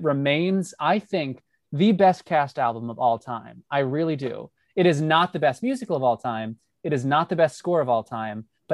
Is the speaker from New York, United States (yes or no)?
yes; New York, United States; because I grew up on Long Island. So I would come in on the Long Island Railroad at the crack of dawn